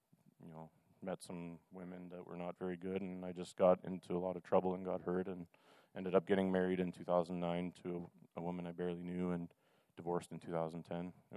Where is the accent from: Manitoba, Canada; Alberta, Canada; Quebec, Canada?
Manitoba, Canada; Steinbach; born there; I'm 29 years old. I was born in Steinbach, Manitoba. I became a Christian at a very young age. I grew up in the church.